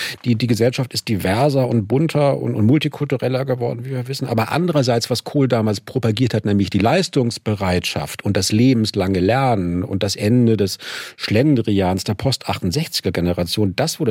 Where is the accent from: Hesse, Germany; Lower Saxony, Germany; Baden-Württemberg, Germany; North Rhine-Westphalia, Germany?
Lower Saxony, Germany; also born or lived in Hamburg; now in Berlin, Germany; ja, ich bin aufgewachsen in der Lüneburger Heide. Da habe ich auch die 80er Jahre verbracht im Wesentlichen, Ende der 80er nach Hamburg zum Studieren gegangen. Bin dann 99 nach Berlin gekommen